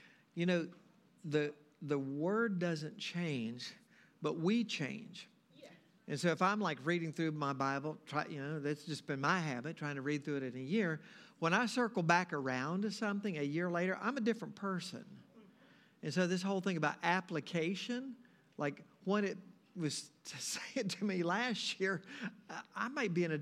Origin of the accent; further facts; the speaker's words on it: United States; And I'd kind of been spoiled, you know, growing up in America.